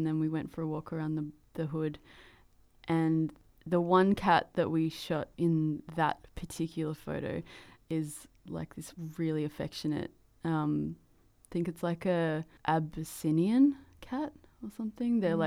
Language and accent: English; Sunshine Coast, Queensland, Australia; also born or lived in Ipswich; I grew up on the Sunshine Coast, but I was born in Ipswich.